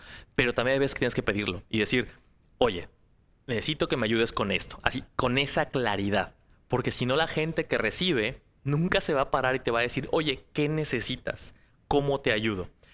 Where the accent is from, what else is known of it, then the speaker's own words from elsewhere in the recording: Mexico; en la vida, en mi país, en México.